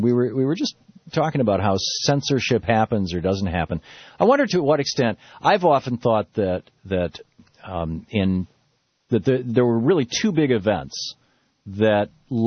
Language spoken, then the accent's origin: English; Michigan, United States; You know, I grew up in Michigan, and Detroit, you had the Detroit Free Press, the Detroit News.